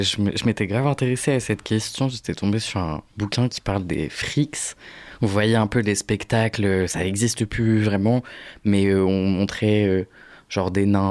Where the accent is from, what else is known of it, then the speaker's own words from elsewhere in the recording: Poland; Parce que je suis polonais